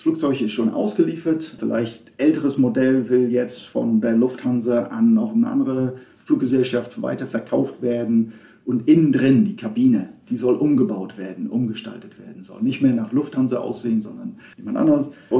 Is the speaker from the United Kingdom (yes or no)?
yes; England, United Kingdom; Ich bin in England geboren, aufgewachsen, zur Schule gegangen, alles gut, normal, wenn man so will. Meine Familie kommt daher, ich habe drei Schwestern